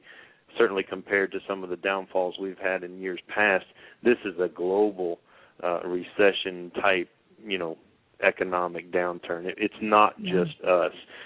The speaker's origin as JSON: {"language": "English", "region": "Louisiana", "country": "United States", "tie": "born or raised there", "said": "And trust me, growing up in Louisiana, having late post, it's not easy as a horseman"}